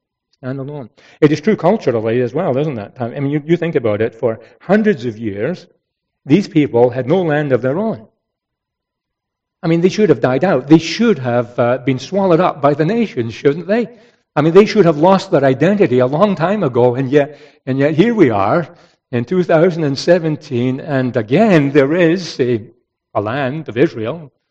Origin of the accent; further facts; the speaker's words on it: Canada; I'm a Canadian, Scotsman as well. But first and foremost, I'm a Christian and I belong to the church